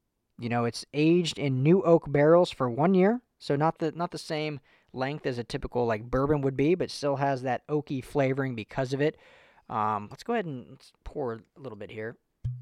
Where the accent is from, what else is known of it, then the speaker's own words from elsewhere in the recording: Denver, Colorado, United States; I'm from Denver originally.